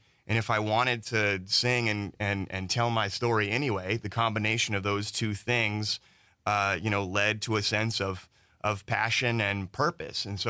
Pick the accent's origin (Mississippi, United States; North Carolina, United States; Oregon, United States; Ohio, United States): North Carolina, United States; all over my home state of North Carolina to New York and Los Angeles and Canada and a little bit of Europe.